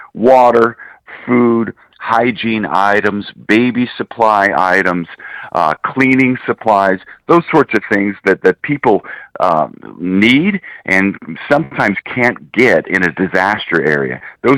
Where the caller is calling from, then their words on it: Kerrville, Texas, United States; I'm in the Kerrville area of Texas.